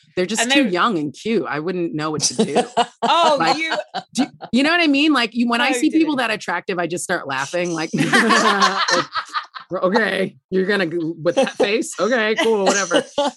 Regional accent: England, United Kingdom; accent: English; now in United States; from my experience of having lived in this country, the amount of times that I get complimented for my accent after I've just like sworn down the phone at somebody is astounding to me.

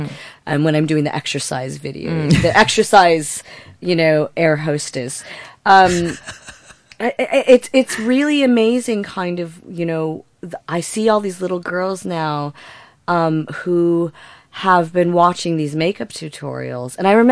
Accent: United States; now in United Kingdom; Really, yes. I'm from the United States of America. Not Canada.

